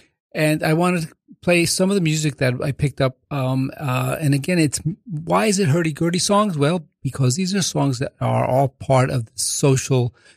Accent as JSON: {"language": "English", "town": "Bogotá", "region": "Bogotá Capital District", "country": "Colombia", "tie": "born or raised there", "said": "I recently was in my homeland, Colombia, and visited Bogota in my hometown."}